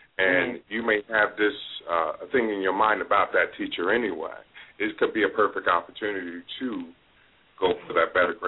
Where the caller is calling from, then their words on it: Pennsylvania, United States; I'm calling from Northeast Pennsylvania.